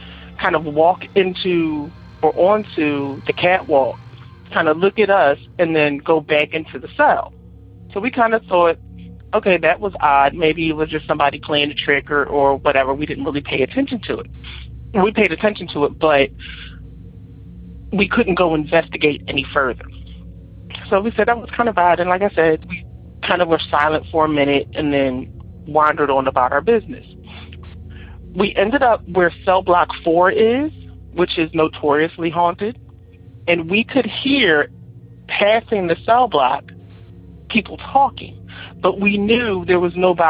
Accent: Philadelphia, Pennsylvania, United States; I'm from Philadelphia, Pennsylvania.

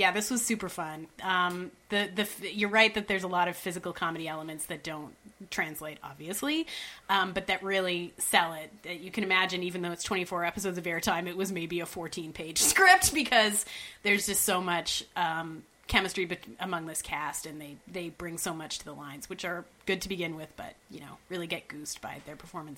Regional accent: Canada; In my life. I'm from Canada. We had different... I mean, I'm not from the same part of Canada that Dave was.

